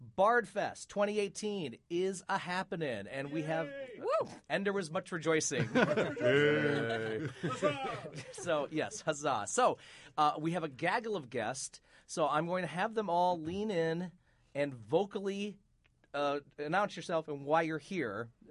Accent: Flint, Michigan, United States; But it also goes back to his hometown, full disclosure, my hometown of Flint, Michigan, and the water crisis

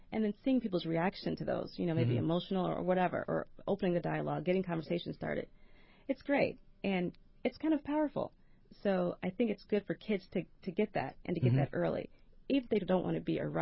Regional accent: Indianapolis, Indiana, United States; also born or lived in West Bloomfield, Michigan; It was based on my experience growing up in Indianapolis and mm-hmm. then moving to a small town, which I'm not going to name.

